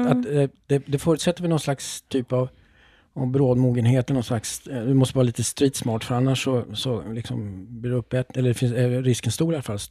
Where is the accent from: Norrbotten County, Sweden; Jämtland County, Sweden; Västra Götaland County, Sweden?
Norrbotten County, Sweden; now in Uppsala, Sweden; Jag är liksom född och uppvuxen då i Norrbotten och så sen till Uppsala. Och jag har egentligen aldrig lämnat Uppsala.